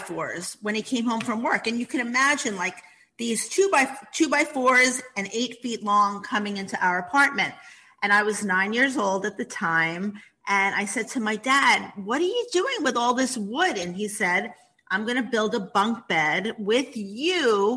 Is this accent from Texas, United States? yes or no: no; Bronx, New York, United States; But I grew up in the Bronx and it was rough in the Bronx.